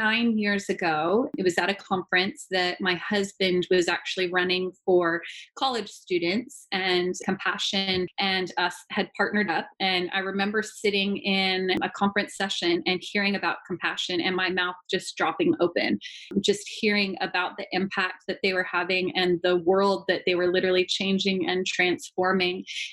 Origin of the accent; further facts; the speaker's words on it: Alaska, United States; I was born and raised in Alaska. My family's the Inupiaq Eskimo, but I am now a Floridian for life.